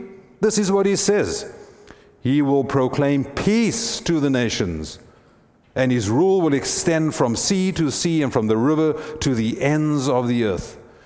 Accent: South Africa; as a South African, I experienced this as well.

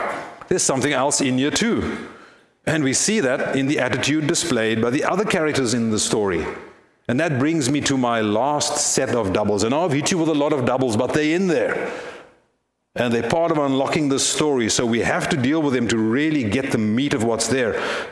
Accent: New York, United States; accent: New York; Okay, with my New York accent, what's going on here?

